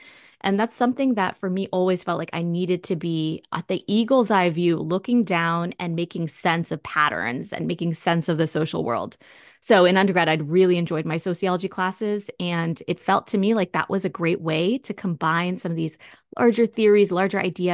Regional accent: Virginia, United States; also born or lived in Berlin, Germany; I'm also the daughter of Iranian political refugees. I grew up in Northern Virginia, but I was born in Berlin, Germany.

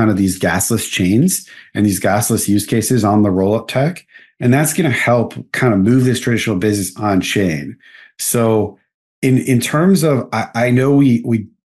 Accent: United States; me being an American, I think, you know, so much of the tech ecosystem has been based in America.

